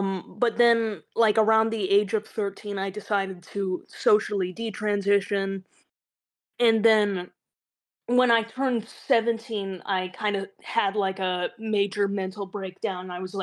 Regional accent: Brooklyn, New York, United States; born there; Okay, so I was born in Brooklyn, so I was like exposed to all kinds of freaky shit.

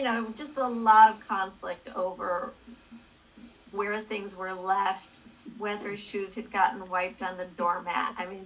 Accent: United States; And my husband is from Germany, and I'm American

